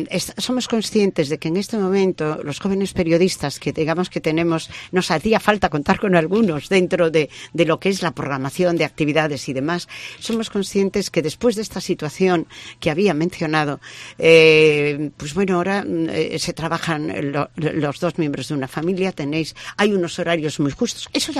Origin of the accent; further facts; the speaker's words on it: Ferrol, Galicia, Spain; somos de Ferrol